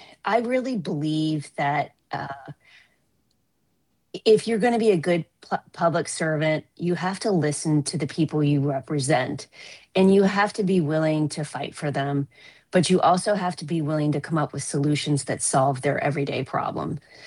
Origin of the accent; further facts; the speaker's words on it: Cincinnati, Ohio, United States; As background, I grew up in Cincinnati, Ohio, and I'm the granddaughter of Irish immigrants.